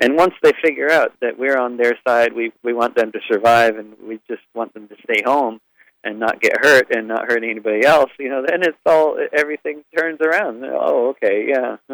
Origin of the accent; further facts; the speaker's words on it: Connecticut, United States; Well, it's always significant to be in Connecticut for me because I grew up in Connecticut, so I get to come see lots of friends and family every time I'm there.